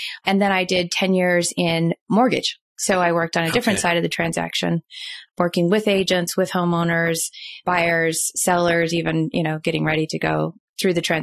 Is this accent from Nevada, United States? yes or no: yes; Nevada, United States; I'm actually a small town girl. I grew up in a little town in Nevada, just outside of Las Vegas. Pretty much have lived there my whole life, shy of a little time. I lived 10 years in Denver